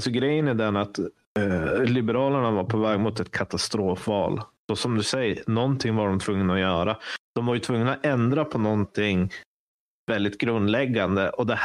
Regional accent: Västerbotten County, Sweden; Och där jag kommer ifrån, norra Västerbotten, här är det ju alltså totalt sosseland.

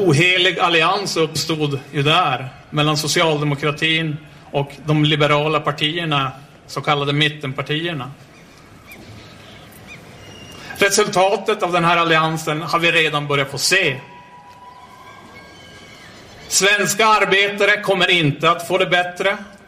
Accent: Norrland, Sweden; framförallt där jag kommer ifrån, uppe i Norrland

